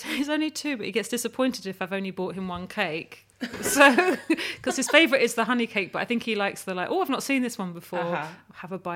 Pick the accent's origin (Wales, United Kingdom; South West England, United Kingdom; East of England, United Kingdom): East of England, United Kingdom; I grew up mostly in Essex.